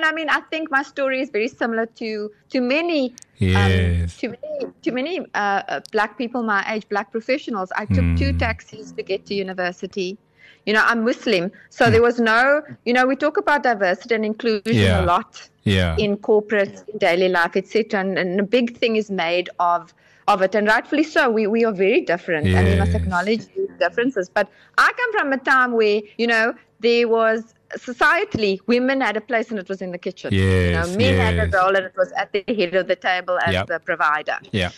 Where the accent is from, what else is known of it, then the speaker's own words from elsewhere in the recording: Gqeberha, Eastern Cape, South Africa; I'm a small city girl, born and bred in Gqeberha, Eastern Cape. My whole life, grew up in the heyday of apartheid.